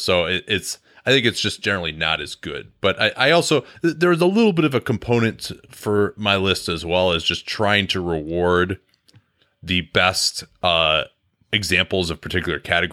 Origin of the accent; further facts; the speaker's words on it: Chicago, Illinois, United States; I actually, growing up in Chicago, they didn't have one in Chicago.